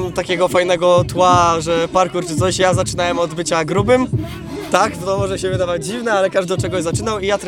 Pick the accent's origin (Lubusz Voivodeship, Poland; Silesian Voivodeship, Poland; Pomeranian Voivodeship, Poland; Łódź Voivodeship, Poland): Lubusz Voivodeship, Poland; Świebodzin; Ja jestem z Osiebodzina.